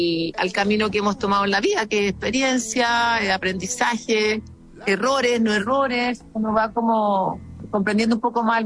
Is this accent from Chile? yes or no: yes; Chile; tuve grandes oportunidades, viví afuera, trabajé afuera, pero siempre mi vínculo fue más potente con Chile. Quizás me dio mucho susto viajar, tal vez soy demasiado chilena.